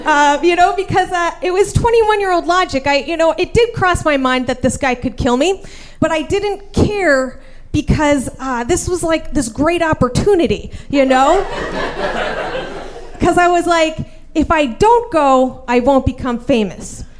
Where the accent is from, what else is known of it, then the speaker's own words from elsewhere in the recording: Scottsdale, Arizona, United States; me and David Spade. you know, we're both from Scottsdale.